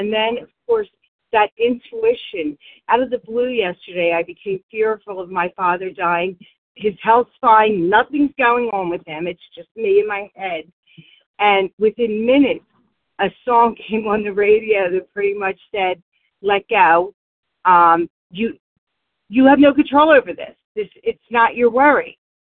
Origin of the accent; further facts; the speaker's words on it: Warminster, Pennsylvania, United States; I'm from Warminster, Pennsylvania, gratefully recovered through God's grace and mercy only.